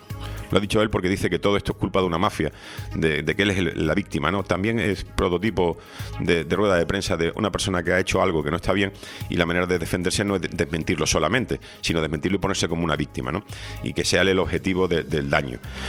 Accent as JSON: {"language": "Spanish", "country": "Spain", "said": "somos así los españoles"}